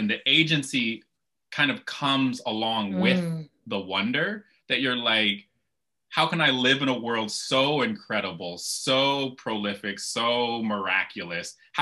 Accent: Kalamazoo, Michigan, United States; But yeah, I grew up in Kalamazoo, Michigan, in a family and in a community that was very insistent on surviving and thriving despite the white supremacist country that we're in.

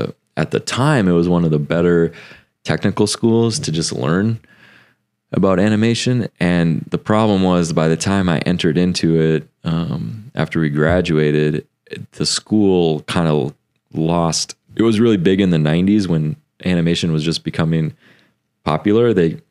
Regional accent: Minnesota, United States; growing up in Minnesota

